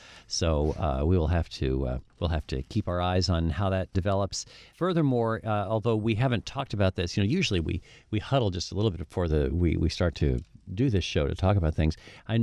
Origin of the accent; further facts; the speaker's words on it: New York, United States; Yeah, and I'm in from Rensselaer County, where, you know, we always talk about the girl from Troy.